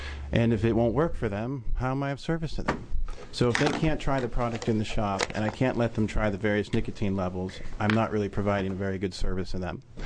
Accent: Bend, Oregon, United States; I'm from Bend. I have a shop myself, a vape shop.

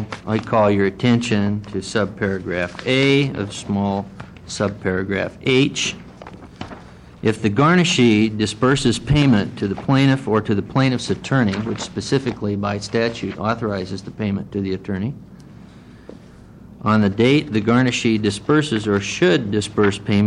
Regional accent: The Dalles, Oregon, United States; For the record … from the Dalles.

